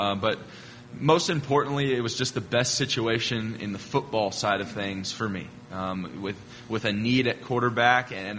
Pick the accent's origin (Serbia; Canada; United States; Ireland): United States; San Antonio, Texas; I'm from Texas. I'm a San Antonio guy.